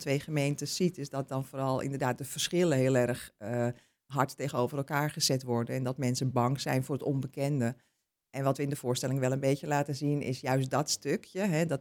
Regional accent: Beemster, North Holland, Netherlands; ik ben geboren en getogen in de Beemster en ik woon nu al jaren in Purmerend.

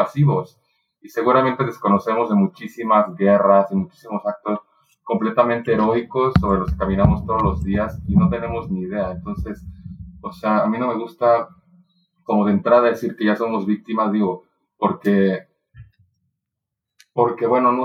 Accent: Oaxaca, Mexico; born there; yo soy oaxaqueño, yo nací en la capital, y mucho de lo que yo añoro de esa ciudad son los monumentos coloniales

